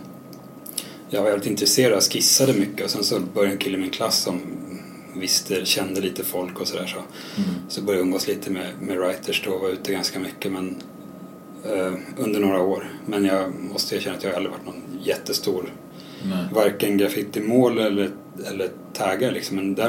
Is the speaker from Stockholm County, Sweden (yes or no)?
yes; Lidingö, Stockholm County, Sweden; jag växte upp långt ute på Lidingö. Det var inte så mycket sånt där.